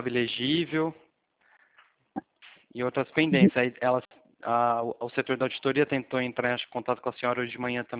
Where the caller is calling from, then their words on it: Presidente Prudente, São Paulo, Brazil; De Presidente Prudente, interior de São Paulo.